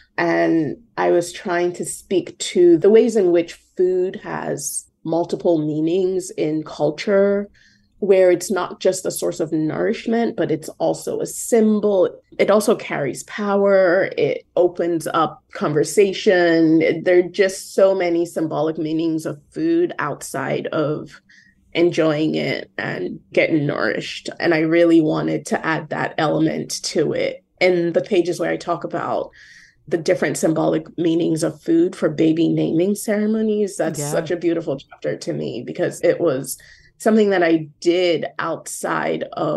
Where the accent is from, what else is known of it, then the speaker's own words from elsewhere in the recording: Lagos, Nigeria; moved away; It's so interesting to say that, because I grew up in Nigeria.